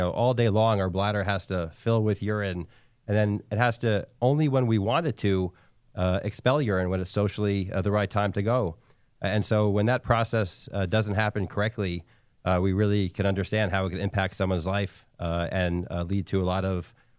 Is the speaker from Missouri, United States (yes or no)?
no; New York, United States; also born or lived in Washington, D.C. / Pennsylvania; I'm from New York initially, and I love being back here in New York.